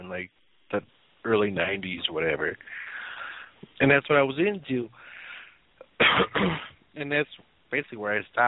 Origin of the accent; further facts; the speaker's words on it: United States; As an American, we're all mutts in America.